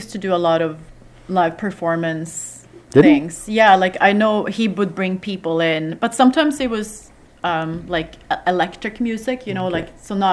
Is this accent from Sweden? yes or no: yes; Sweden; now in Canada; I mean, I'm not Canadian, by the way. I'm Swedish, but I've been in Canada since 2000.